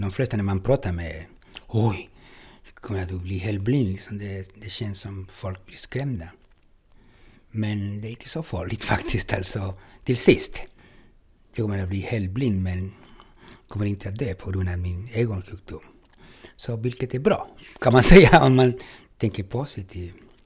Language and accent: Swedish; Tyringe, Skåne, Sweden; Jag känner mig också från Tyringe när de frågar